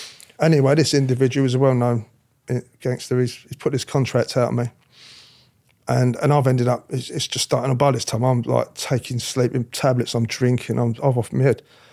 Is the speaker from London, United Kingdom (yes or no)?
yes; London, United Kingdom; because I'm from the East End anyway